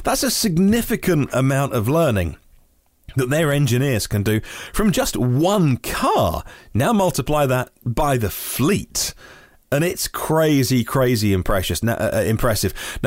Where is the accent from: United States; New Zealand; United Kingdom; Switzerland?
United Kingdom; maybe it's because I'm British and reserved